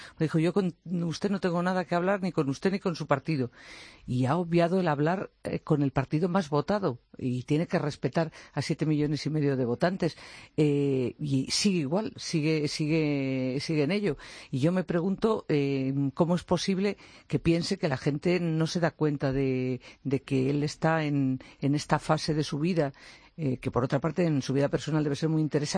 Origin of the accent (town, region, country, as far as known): Spain